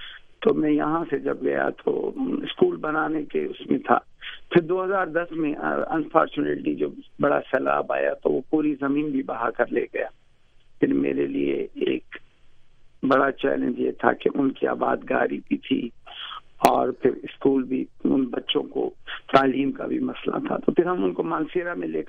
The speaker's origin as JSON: {"language": "Urdu", "town": "Haripur", "region": "Khyber Pakhtunkhwa", "country": "Pakistan", "tie": "born there", "said": "میں ویسے پیدائش تو ہری پور کی ہوں"}